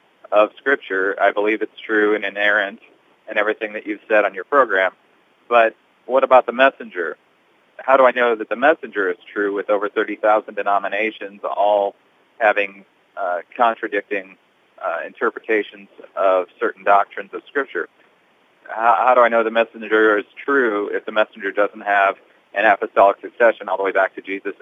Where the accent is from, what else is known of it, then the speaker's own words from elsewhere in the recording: Omaha, Nebraska, United States; I'm from Omaha, Nebraska.